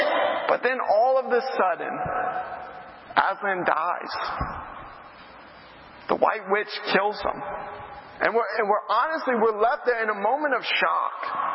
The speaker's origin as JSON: {"language": "English", "town": "Jacksonville", "region": "Florida", "country": "United States", "tie": "born or raised there", "said": "As Parker said, I am a Jaguars fan by birth, so I grew up in Jacksonville, but I'm now a Cowboys fan by marriage."}